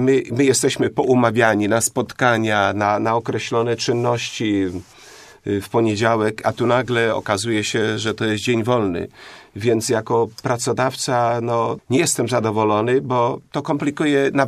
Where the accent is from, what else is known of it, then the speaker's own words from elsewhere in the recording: Greater Poland Voivodeship, Poland; Jako Polak, jako Wielkopolanin, jako wnuk powstańca wielkopolskiego